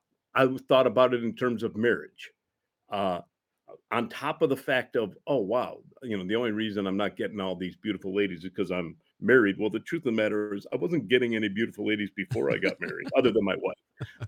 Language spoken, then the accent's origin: English; Deerfield, Illinois, United States; So I grew up in Deerfield, which is about 20 miles north of the city, and I live in Deerfield.